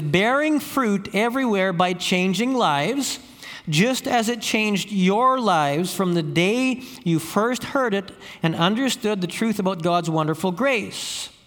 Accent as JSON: {"language": "English", "town": "Campbell River", "region": "British Columbia", "country": "Canada", "said": "I say, I'm from Campbell River. And they say, oh, salmon fishing. I say, yeah, salmon fishing."}